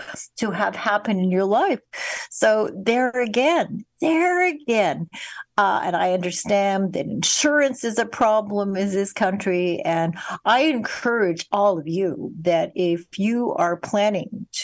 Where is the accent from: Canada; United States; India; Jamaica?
Canada; I'm Canadian